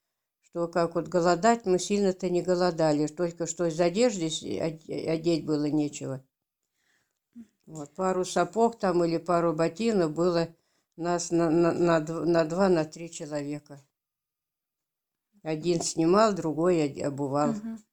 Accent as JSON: {"language": "Russian", "town": "Abushevo", "region": "Kemerovo Oblast", "country": "Russia", "tie": "born there", "said": "Я родилась 15 мая 1938 года в село Абушево Промышленского района Кемеровской области."}